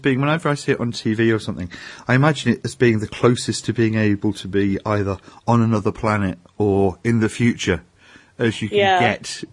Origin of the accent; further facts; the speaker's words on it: United Kingdom; See, I'm British, that's what we do.